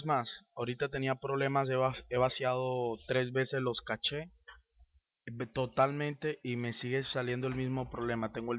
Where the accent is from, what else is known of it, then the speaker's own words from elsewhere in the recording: Colombia; Soy de Colombia